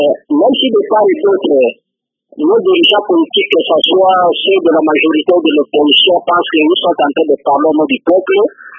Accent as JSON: {"language": "French", "country": "DR Congo", "said": "chez nous au Congo."}